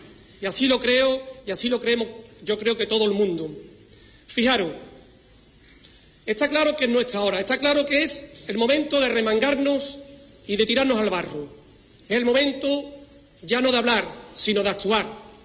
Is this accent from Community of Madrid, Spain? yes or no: no; Rociana del Condado, Andalusia, Spain; en este caso porque soy de Rociana